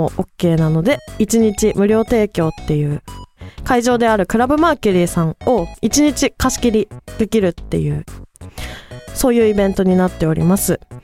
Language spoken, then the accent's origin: Japanese; Kansai, Japan; 私関西から来たと言ってましたけど関西で大きなイベントがあるらしくて